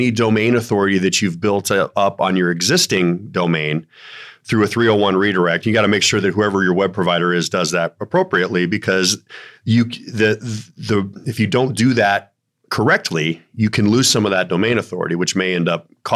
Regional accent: Colorado, United States; I'm from Colorado, so we use Denver.

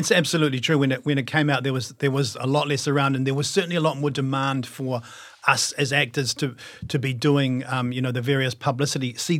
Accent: London, United Kingdom; born there; And I was born in London.

